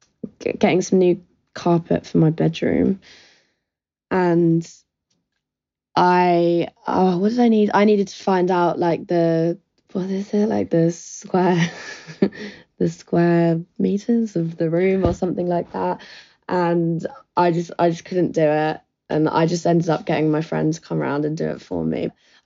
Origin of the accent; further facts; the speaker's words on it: Brighton, South East England, United Kingdom; I'm 21, I'm from Brighton.